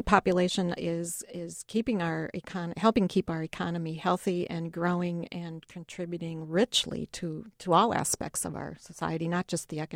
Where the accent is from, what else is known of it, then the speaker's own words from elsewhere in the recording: Streator, Illinois, United States; I think of my my hometown of Streeter, Illinois, which was founded on really coal mining and manufacturing.